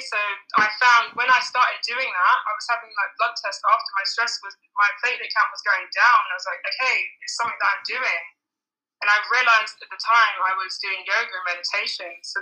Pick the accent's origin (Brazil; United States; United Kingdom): United Kingdom; London; So I'm from South London. And obviously London's very diverse and multicultural, but I feel like in South London there's more things focused around like Black men and Black women, especially what I've experienced from Brixton, the area of Brixton.